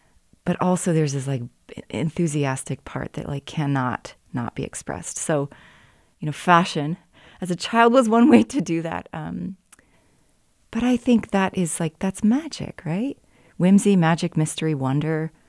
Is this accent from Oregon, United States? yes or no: no; Alaska, United States; growing up in Southeast Alaska, naming was brought early to me.